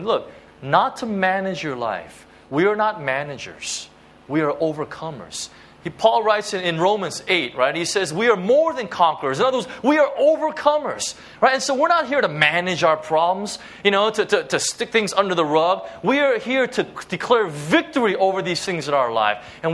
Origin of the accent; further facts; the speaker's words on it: United States; You know, and being American, this is hard to grasp sometimes, right?